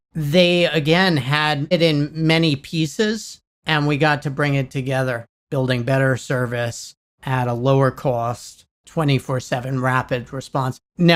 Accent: New York City, New York, United States; that brought me back to New York City, brought me back home. So it was a good reason to get back to my hometown.

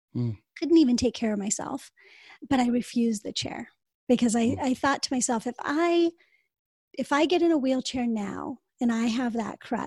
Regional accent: United States; born there; But I was born in a place that I would say is very white America. So I'm Indian.

